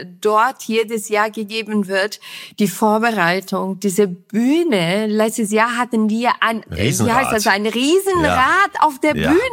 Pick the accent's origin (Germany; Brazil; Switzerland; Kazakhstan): Brazil; Ich als Brasilianerin, forget it.